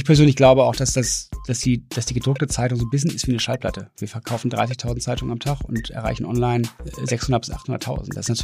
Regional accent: Düsseldorf, North Rhine-Westphalia, Germany; now in Hamburg, Germany

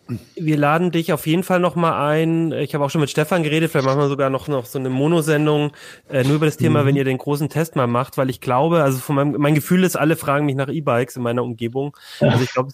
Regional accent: Ulm, Baden-Württemberg, Germany; Also ich komme aus Ulm zum Beispiel, und es liegt halt so im Donautal.

